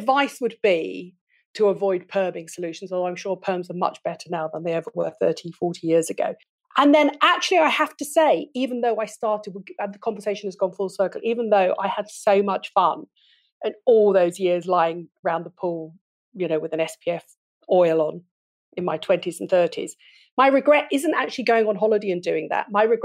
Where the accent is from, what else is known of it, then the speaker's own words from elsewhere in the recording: United Kingdom; I'm British